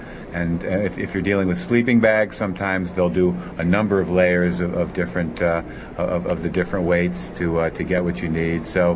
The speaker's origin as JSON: {"language": "English", "country": "United States", "said": "I know you just met me, but you can trust me, even though I'm an American."}